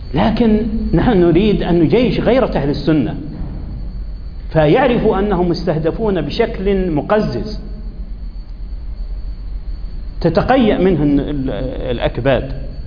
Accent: Riyadh, Riyadh Province, Saudi Arabia; بعض الإخوة الذين عندهم بعض النشاط عندنا في الرياض

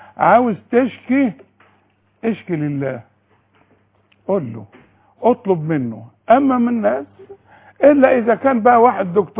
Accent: Sharqia Governorate, Egypt; انت من الشرقية، من بلدي.

